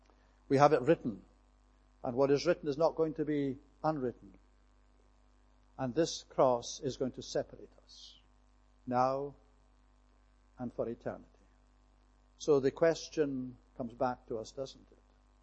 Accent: Scotland, United Kingdom; And as a Scotsman

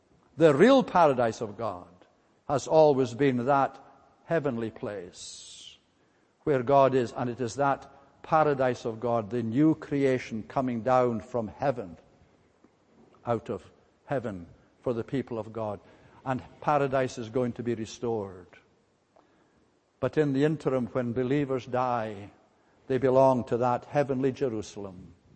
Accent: Fort William, Scotland, United Kingdom; Fort William, my hometown, is in the northwest part of Scotland.

